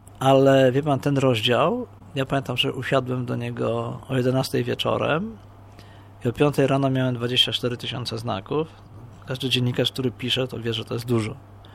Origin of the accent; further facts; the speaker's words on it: Warsaw, Masovian Voivodeship, Poland; Ja się wychowywałem na peryferiach Warszawy, w takim, właśnie to jest miasteczko Falenica.